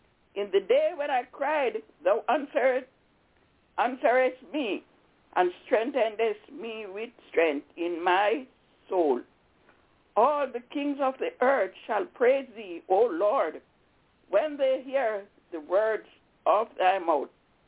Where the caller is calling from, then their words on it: Albany, New York, United States; I'm calling from Albany, yes, in New York.